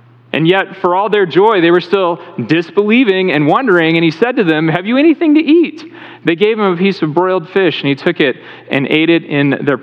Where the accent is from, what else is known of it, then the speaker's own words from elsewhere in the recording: Texas, United States; Okay, I'm from Texas. The Path of Totality ran right through the state of Texas.